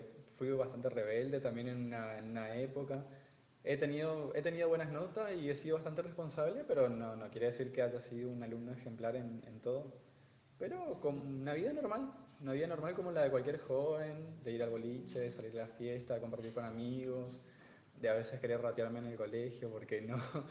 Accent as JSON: {"language": "Spanish", "town": "San Antonio", "region": "Misiones", "country": "Argentina", "said": "Yo soy de San Antonio, al norte de la provincia, cerca de Bernardo de Irigoyen, 30 kilómetros de Bernardo de Irigoyen aproximadamente, un pueblito San Antonio, desde ahí vengo."}